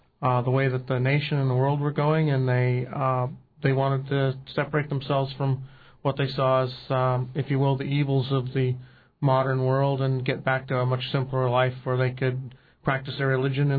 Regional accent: Alaska, United States; So it's funny, growing up in Southeast, I grew up here in the wintertime. We would commercial fish out of Valdez for 4 months in the summer, salmon seiners.

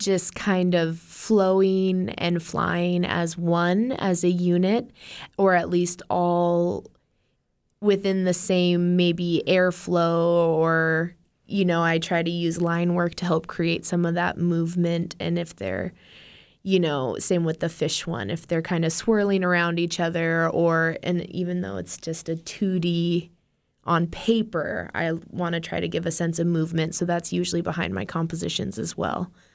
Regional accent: Alaska, United States; growing up on Prince of Wales is an island, so you're constantly surrounded by the ocean.

